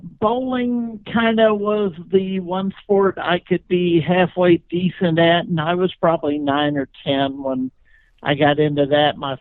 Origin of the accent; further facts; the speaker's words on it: Shreveport, Louisiana, United States; It wasn't when I was growing up in Shreveport, but certainly involved with the Catholic Church for all my life, really.